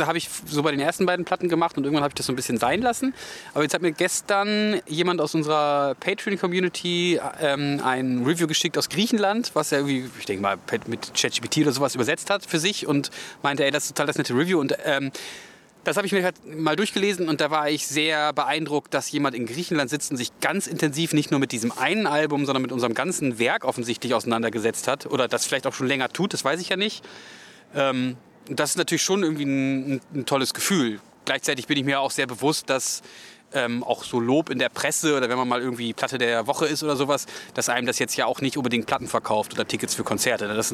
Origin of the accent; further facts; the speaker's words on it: Hannover, Lower Saxony, Germany; Wir kommen ja aus Hannover.